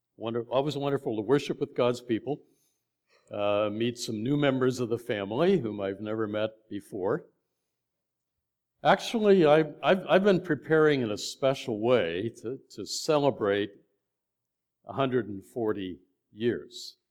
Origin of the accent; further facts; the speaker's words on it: Indiana, United States; now in Canada; Been in Canada for 40 years. But like … we grew up in the middle of Indiana.